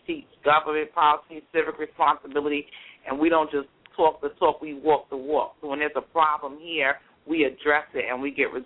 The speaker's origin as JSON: {"language": "English", "town": "Brooklyn", "region": "New York", "country": "United States", "tie": "born or raised there", "said": "I grew up in Parkville, Brooklyn. My family owned a beautiful brownstone."}